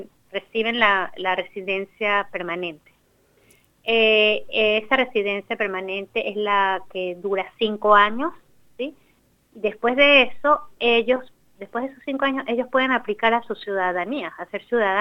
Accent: Venezuela; yo soy venezolana y he vivido el conflicto colombiano toda mi vida, o sea, lo conozco desde que me acuerdo, y además estudié mucho sobre el conflicto antes de salir de Venezuela.

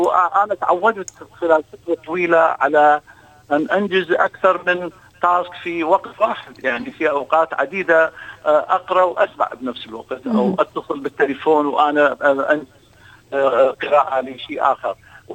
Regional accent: Iraq; now in Australia; مستوى كوني عراقي الأصل

